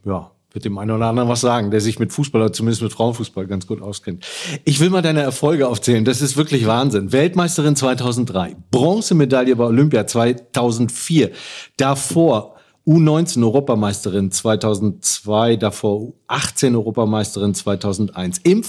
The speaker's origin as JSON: {"language": "German", "town": "Rostock", "region": "Mecklenburg-Vorpommern", "country": "Germany", "tie": "born or raised there", "said": "aus relativ Nähe zu Rostock, meiner Heimatstadt"}